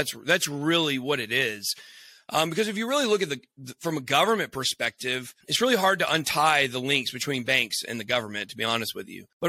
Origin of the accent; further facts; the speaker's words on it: Georgia, United States; also born or lived in Rome; Born and raised in Georgia. Yeah, absolutely. We're as Southern as you get.